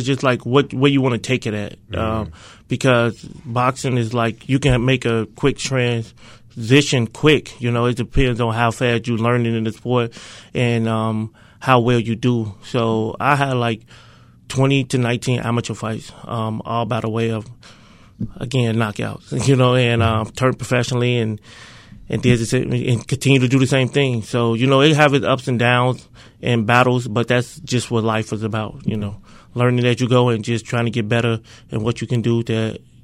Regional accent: Chicago, Illinois, United States; now in Rock Hill, United States; I'm originally from Chicago, so I got into boxing out there from going to a local gym, and I was adopted by Rock Hill, South Carolina.

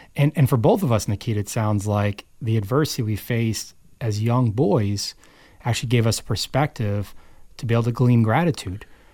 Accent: New York City, New York, United States; now in North Carolina, United States; I'm from New York City.

